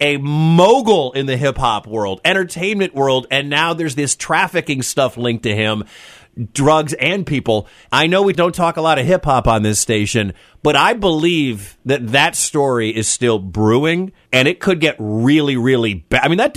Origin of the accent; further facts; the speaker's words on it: Detroit, Michigan, United States; And you know where that clubbing happened, by the way? Detroit, my hometown. Of course it did.